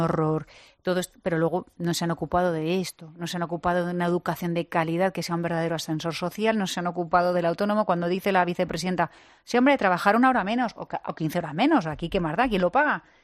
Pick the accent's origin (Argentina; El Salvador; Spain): Spain; Community of Madrid; como madrileña y como presidenta de la comunidad